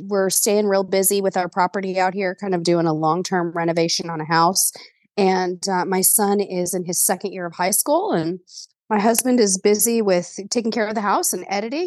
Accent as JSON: {"language": "English", "region": "California", "country": "United States", "lives_now": "Texas, United States", "said": "Well, I am originally from California, spent my whole life in various areas of California. And just last year, my family and I bought a farmhouse and relocated to Texas."}